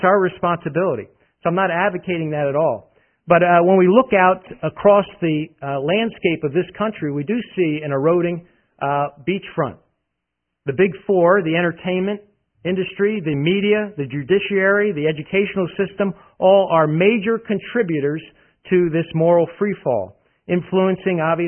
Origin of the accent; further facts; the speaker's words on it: New Jersey, United States; I'm from New Jersey, and there's a vacation place in New Jersey called Cape May.